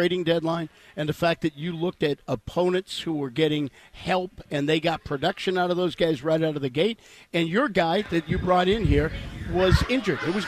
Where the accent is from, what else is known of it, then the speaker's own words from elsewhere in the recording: Boston, Massachusetts, United States; He and I are from Boston.